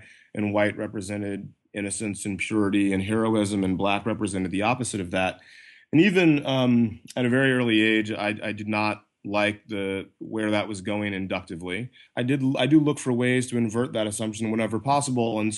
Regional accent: Deep South, United States; You know, I'm African American and I grew up in the Deep South

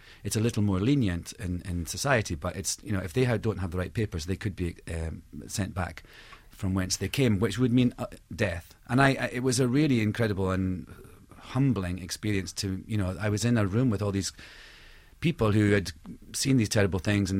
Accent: Scotland, United Kingdom; I am a Scottish person. I'm a huge product of Scotland.

